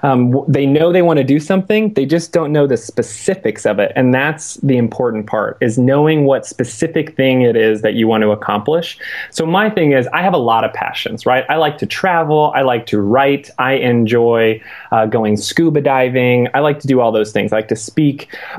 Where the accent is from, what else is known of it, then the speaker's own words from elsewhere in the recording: Houston, Texas, United States; My Texas pride's there. I'm from Houston.